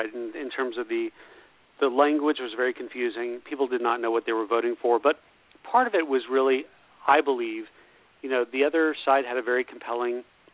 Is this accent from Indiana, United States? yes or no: no; California, United States; And I grew up in Orange County, and my parents are ultra conservative